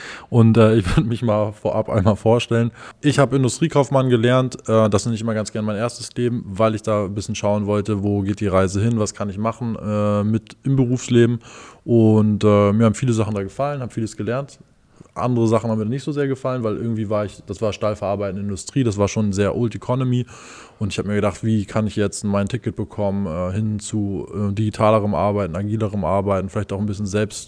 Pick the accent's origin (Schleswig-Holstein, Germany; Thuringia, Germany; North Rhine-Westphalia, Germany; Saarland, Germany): Schleswig-Holstein, Germany; Wir sind im Endeffekt Lübecker oder Ratzeburger. Also wir kommen aus Schleswig-Holstein.